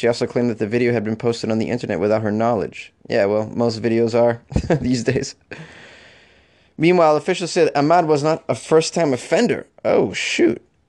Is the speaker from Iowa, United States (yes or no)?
yes; Iowa, United States; near my hometown in Iowa, there's a small city called Cumming.